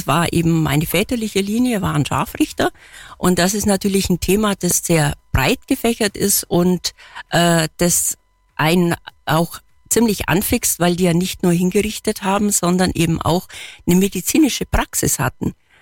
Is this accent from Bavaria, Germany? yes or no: yes; Oettingen, Bavaria, Germany; born there; Nein, ich bin gebürtig aus Oettingen. Das ist in der Mitte zwischen Augsburg und Nürnberg.